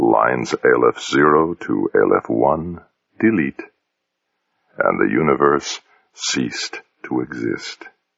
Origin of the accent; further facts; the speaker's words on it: England, United Kingdom; as an Englishman, I am proud of the fact that one of today's most important inventions was first conceived in the British Isles.